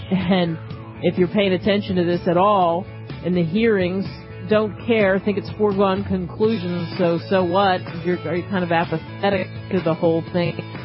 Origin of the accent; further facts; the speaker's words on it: Northeast, United States; You know, I'm from the Northeast, and people that I grew up with are just stunned, a lot of them, that I am for the right to bear arms.